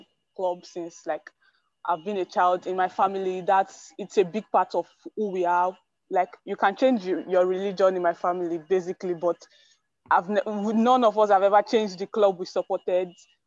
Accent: Nigeria; I'm from Nigeria.

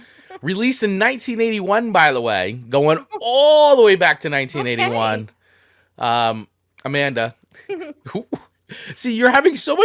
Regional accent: Scotland, United Kingdom; I'm Scottish. I can't sing that fast.

